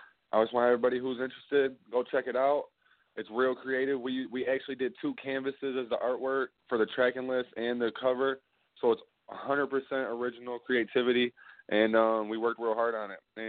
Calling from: Michigan, United States; Shit, this is … from Trey Mob Records. I'm calling from Michigan.

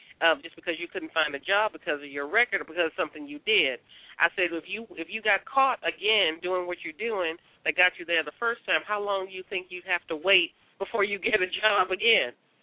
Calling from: Houston, Texas, United States; I'm calling from Texas, right outside

